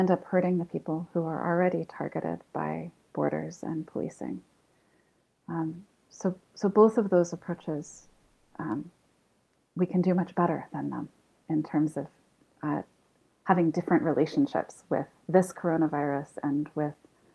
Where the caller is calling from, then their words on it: Canada; I'm speaking from Canada